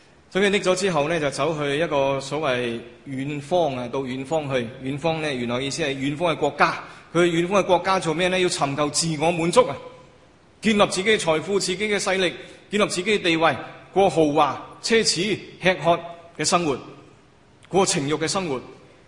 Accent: China; 人类上太空，不止我们中国人，上太空这个好事，表示我们的科技的能力。

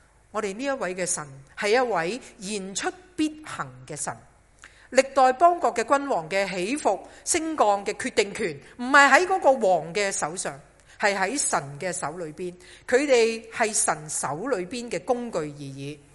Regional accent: Hong Kong; 对于我们香港人来说，我们真的又等不到的嘛

